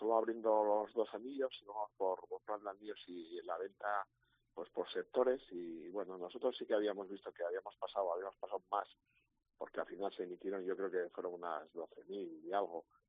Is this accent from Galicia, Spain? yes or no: yes; A Coruña, Galicia, Spain; el 19 en, en La Coruña, y bueno, me tocó también presidir ese partido, y bueno, yo decía, joder, mi tierra